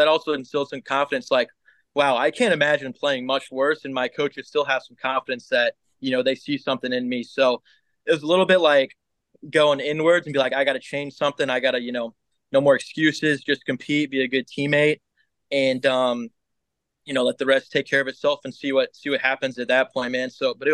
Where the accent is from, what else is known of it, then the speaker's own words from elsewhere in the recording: Lincoln, Nebraska, United States; Born and raised in Lincoln, and like I said, I went to Norris High School. I'm very proud of where I come from, man.